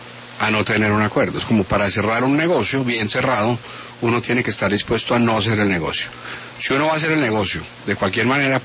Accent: Colombia; como muchos colombianos

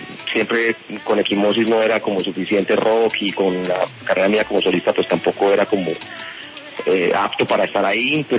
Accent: Medellín, Antioquia, Colombia; born there; desde 1972, hermano, cuando nací allá en Medellín, en la clínica Rosario.

